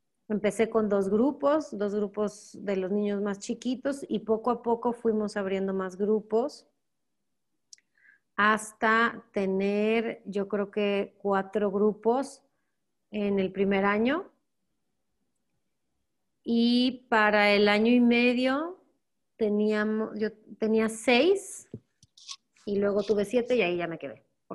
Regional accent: Mexico; voy a estudiar aquí, soy de México, voy a estudiar aquí la maestría.

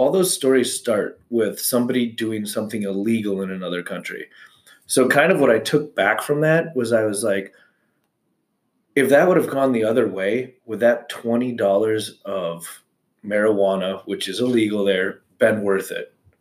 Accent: United States; Was and then they, and because I'm an American, they're going to assume that my parents are rich or that we have lots of money.

